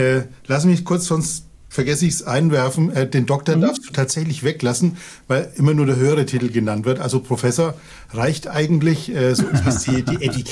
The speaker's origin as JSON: {"language": "German", "town": "Neustadt an der Aisch", "region": "Bavaria", "country": "Germany", "tie": "born there", "said": "Also geboren bin ich in Neustadt an der Aisch. Das ist so ein, naja, ich glaube, damals waren es 30.000 Einwohner, jetzt vielleicht ein bisschen mehr. Also recht behütet sozusagen. Da war ich dann auch in der Grundschule die ersten 2,5 Jahre."}